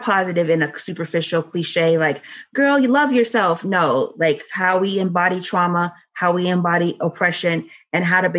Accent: New York, United States; And growing up in New York, I was always connected to Caribbean culture.

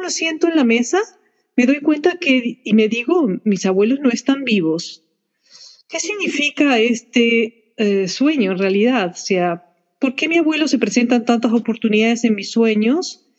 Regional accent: Argentina; now in Canada; Y viviendo aquí, cuando yo me mudé, emigré de la Argentina a Canadá, en muchas oportunidades mi abuelo se presentó en sueños.

